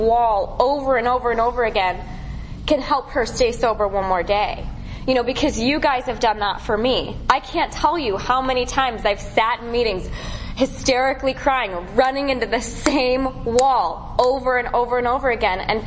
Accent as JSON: {"language": "English", "town": "Chicago", "region": "Illinois", "country": "United States", "tie": "born or raised there", "said": "I grew up in Chicago, Illinois. I've gotten to go home and go to meetings there"}